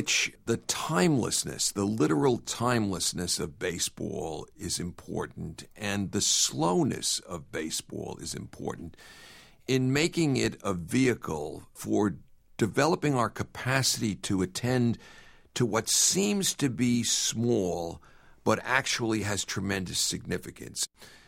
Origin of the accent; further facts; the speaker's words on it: Brooklyn, New York, United States; accent: Brooklyn; Well, I grew up in Brooklyn at the time when the Dodgers, the real Dodgers, were in Brooklyn. And as you can tell from this accent, I still carry Brooklyn with me.